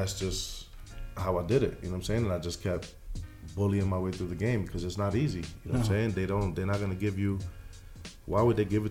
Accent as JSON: {"language": "English", "town": "The Bronx", "region": "New York", "country": "United States", "tie": "born or raised there", "said": "New York, I'm from the Bronx, man. Good question. Grew up in the Bronx, you know what I'm saying?"}